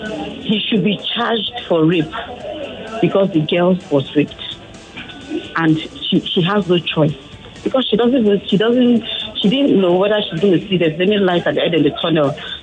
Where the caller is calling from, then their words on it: Ikeja, Lagos, Nigeria; I'm calling from Ikeja.